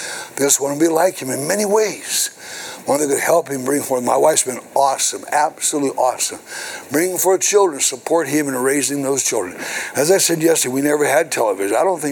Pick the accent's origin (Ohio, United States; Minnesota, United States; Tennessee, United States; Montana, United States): Montana, United States; When I was a child, growing up in Montana